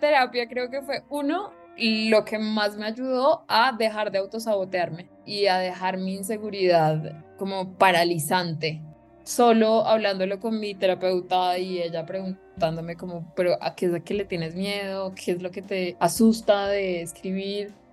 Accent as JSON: {"language": "Spanish", "country": "Colombia", "tie": "born or raised there", "said": "los medios tradicionales con los que crecimos en Colombia."}